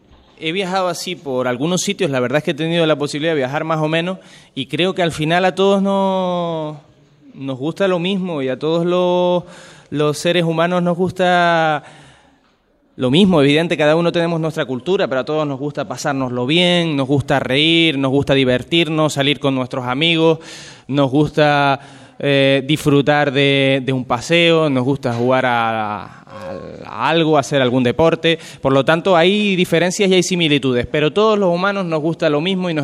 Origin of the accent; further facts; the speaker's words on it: Arrecife, Canary Islands, Spain; nací en Arrecife, soy de Lanzarote de toda la vida y toda mi vida he estado en Lanzarote. Salvo eso, cuando estuve en la universidad que me fui a Granada.